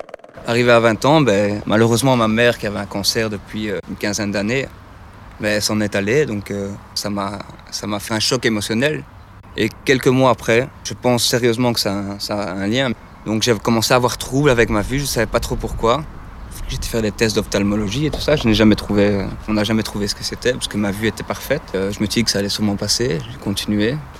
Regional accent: Charleroi, Wallonia, Belgium; j'ai 28 ans, je viens de Charleroi et je suis issu d'une des plus grandes familles de Charleroi.

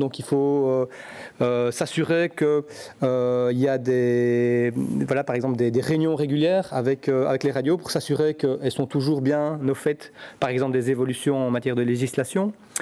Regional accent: Belgium; C'est le cas chez nous en Belgique

